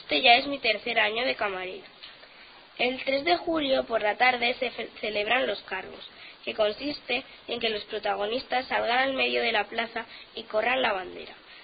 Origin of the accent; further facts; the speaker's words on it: Valdemeca, Castilla-La Mancha, Spain; Mi pueblo, Valdemeca.